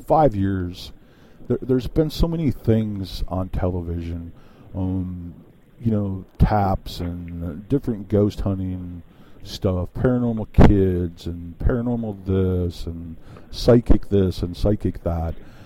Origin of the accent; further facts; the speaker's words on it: Midwest, United States; Yeah, I grew up in the Midwest, you know, big Native American area